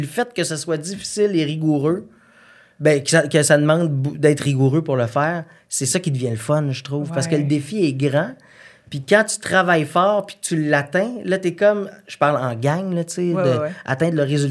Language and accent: French; Saint-Élie-de-Caxton, Quebec, Canada; Moi, je viens de Saint-Élie-de-Caxton.